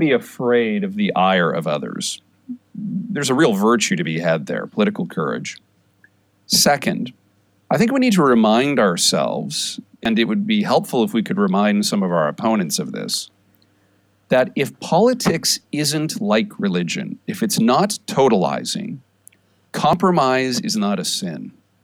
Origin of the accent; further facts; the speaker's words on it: Canada; now in United States; in a nation like the United States, where I'm an immigrant to, I'm Canadian, I came here in part because of its deep commitment to religious freedom